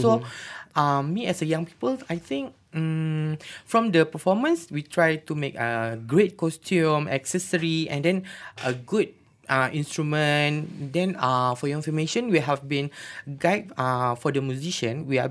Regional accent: Malaysia; we as a Malaysian, myself, I think I'm 26 years old

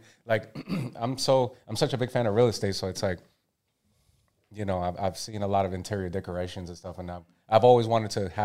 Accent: New York, United States; I'm such a New Yorker that I don't care too much about.

